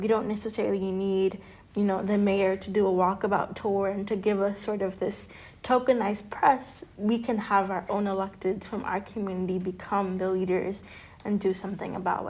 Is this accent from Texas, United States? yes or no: no; New York City, New York, United States; first language Spanish; English is a second language; So I was born and raised in West Harlem in New York City. I am second generation Dominican American. Spanish is my first language